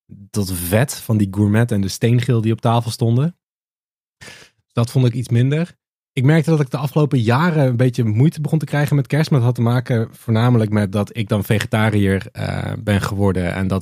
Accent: Amsterdam, North Holland, Netherlands; Ik als Amsterdammer mag dat niet doen.

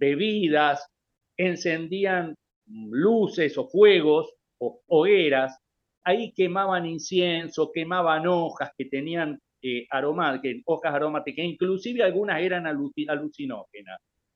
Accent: Rafaela, Santa Fe, Argentina; la ciudad de Rafaela, de donde yo soy oriundo

